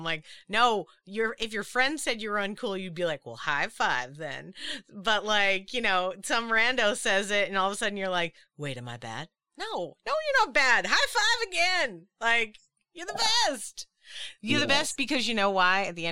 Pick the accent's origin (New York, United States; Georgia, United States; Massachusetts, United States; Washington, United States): Massachusetts, United States; Boston; I'm from Boston. I get making fun of your friends. Oh yeah, we're a harsh bunch, so I get it.